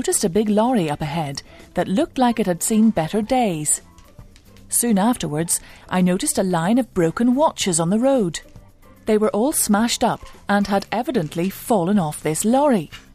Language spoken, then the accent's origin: English; England, United Kingdom; now in Washington, D.C., United States; Although I am 100% English, so don't be mocking my accent or anything.